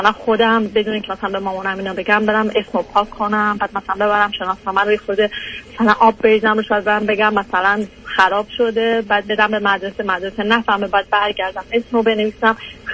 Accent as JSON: {"language": "Persian", "country": "Iran", "tie": "born or raised there", "said": "من 33 سالم هستش، فرزند ششم از یه خانواده 7 نفر هستم، تو ایران بزرگ شدم."}